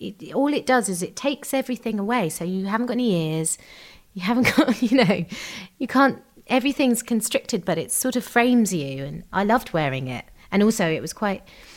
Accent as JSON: {"language": "English", "town": "Gravesend", "region": "South East England", "country": "United Kingdom", "tie": "born or raised there", "said": "So we grew up in Kent in Gravesend, now made famous because Laura from Bake Off is also from Gravesend"}